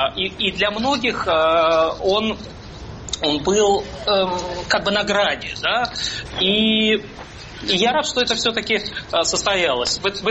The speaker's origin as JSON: {"language": "Russian", "region": "Saint Petersburg", "country": "Russia", "tie": "born or raised there", "lives_now": "Germany", "said": "скажем, в моем родном городе Петербурге"}